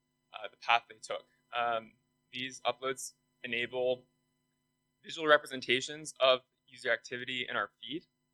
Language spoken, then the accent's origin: English; San Francisco, California, United States; I come from San Francisco, and I also work on the Metro team.